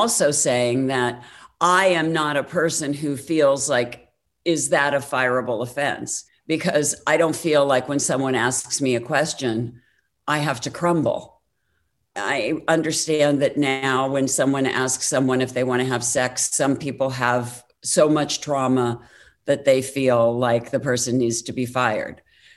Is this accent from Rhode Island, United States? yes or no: no; Pennsylvania, United States; You know, I'm an Irish girl from Pennsylvania, not a girl of Hollywood royalty.